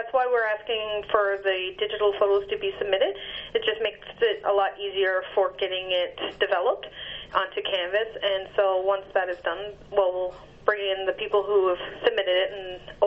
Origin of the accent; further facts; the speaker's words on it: Hopedale, Newfoundland and Labrador, Canada; I'm from Hopedale.